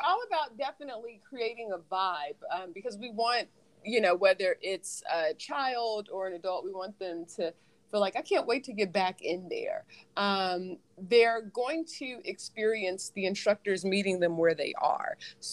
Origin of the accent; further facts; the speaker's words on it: Houston, Texas, United States; also born or lived in New York; I actually, although I'm from Houston, Texas, I moved to DC from New York. I'd been living in New York for a really long time.